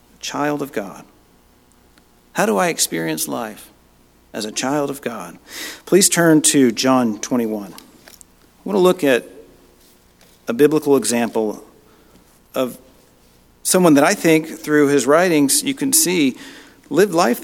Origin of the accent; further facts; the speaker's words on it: Texas, United States; And I really used to strongly identify as a Texan, even though I didn't wear boots.